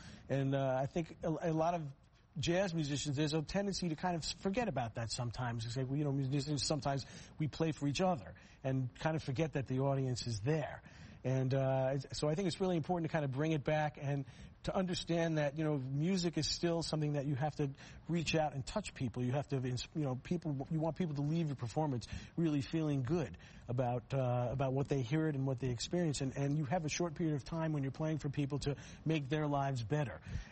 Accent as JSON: {"language": "English", "region": "New York", "country": "United States", "tie": "born or raised there", "said": "Like when I grew up on Long Island, and there were a lot of great musicians growing up"}